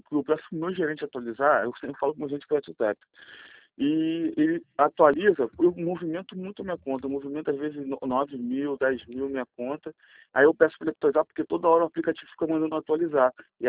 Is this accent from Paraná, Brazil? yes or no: no; Rio de Janeiro, Brazil; Sou do Rio de Janeiro.